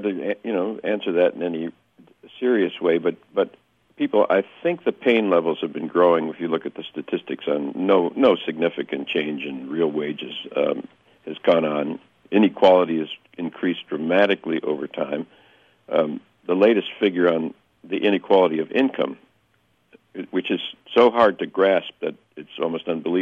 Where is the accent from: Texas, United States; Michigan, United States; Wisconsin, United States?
Wisconsin, United States; I'm from Wisconsin and went to the university